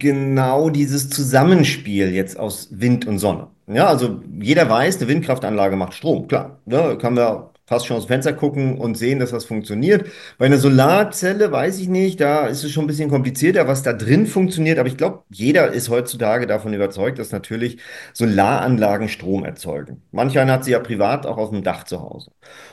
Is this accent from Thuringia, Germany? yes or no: no; Mecklenburg-Vorpommern, Germany; ich komme hier auch aus der Region und bin dann nach Stralsund zurückgekommen